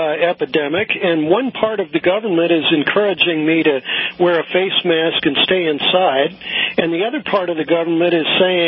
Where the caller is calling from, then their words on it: California, United States; I'm calling you from California